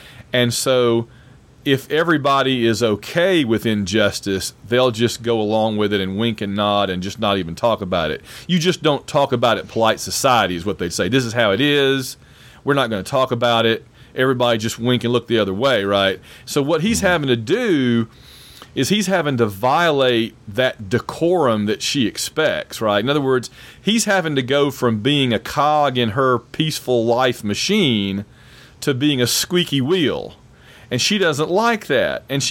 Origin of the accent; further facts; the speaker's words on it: Alabama, United States; also born or lived in Atlanta / Illinois; And I am from Alabama. I lived there for quite a long time until I moved to Atlanta and then to Illinois.